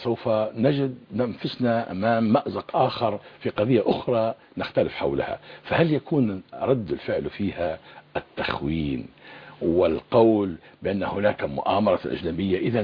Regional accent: Libya; ويهمني الشأن الليبي كليبي يعني

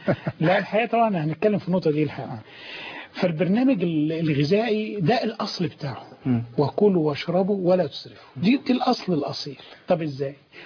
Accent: Mansoura, Dakahlia, Egypt; عندنا في المنصوره

